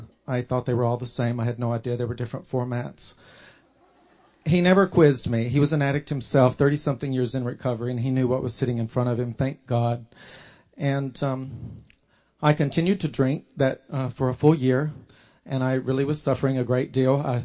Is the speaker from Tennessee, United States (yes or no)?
yes; Nashville, Tennessee, United States; I grew up in Nashville, Tennessee, and I was blessed to grow up in a loving home.